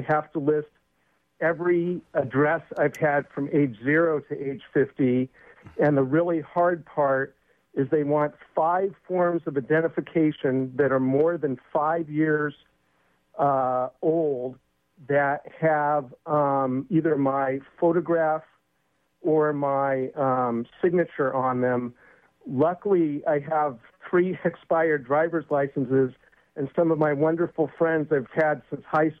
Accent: United States; I received what to me as an American citizen was a rather shocking amount of paperwork

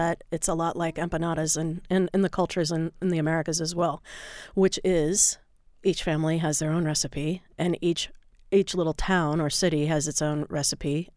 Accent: the South, United States; I grew up in the South as well, and of course corn is a huge, you know, product on the table there

